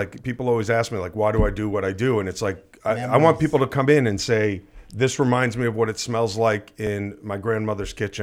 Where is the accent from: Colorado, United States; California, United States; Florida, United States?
Florida, United States; Surfside; also born or lived in Miami Beach; I grew up in a town called Surfside